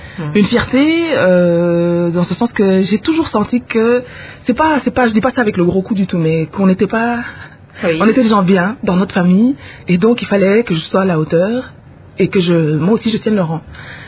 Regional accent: Brussels, Belgium; born there; Non, je suis née à Bruxelles.

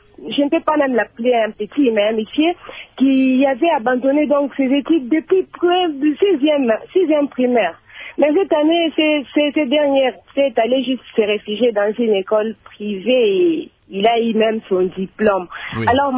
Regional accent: Lubumbashi, Haut-Katanga, DR Congo; ici chez nous à Lubumbashi

